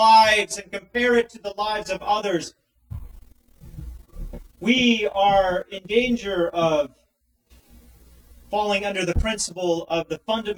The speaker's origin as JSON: {"language": "English", "town": "Los Angeles", "region": "California", "country": "United States", "tie": "born or raised there", "said": "My parents grew up on a farm, but I did not. I grew up in Los Angeles."}